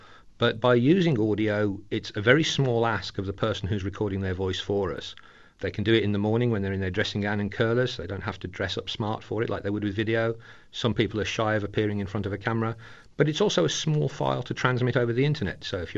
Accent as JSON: {"language": "English", "region": "England", "country": "United Kingdom", "said": "Well, being English, it happened in a pub."}